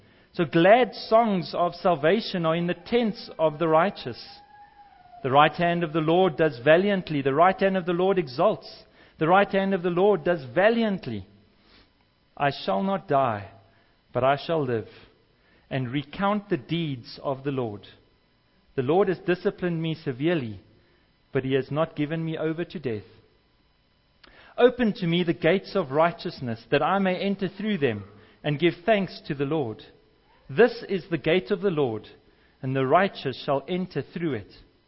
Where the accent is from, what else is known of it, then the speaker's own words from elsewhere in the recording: Cape Town, Western Cape, South Africa; originally from Cape Town, born and bred in the Cape, and still battling as to whether I should be supporting the Stormers or the Sharks.